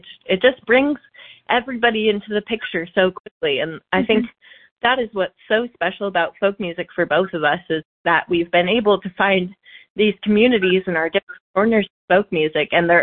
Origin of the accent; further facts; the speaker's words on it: California, United States; We sound like we're from the Ozarks. We sound like we're from Appalachia. We're from Northern California, but the music feels exactly the same for us.